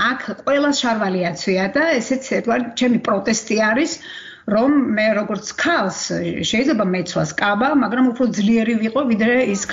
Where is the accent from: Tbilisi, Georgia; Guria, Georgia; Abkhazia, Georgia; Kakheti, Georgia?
Kakheti, Georgia; არამედ ჩემს სოფელში, კახეთში, სადაც მე დაიბადე და გავიზარდე.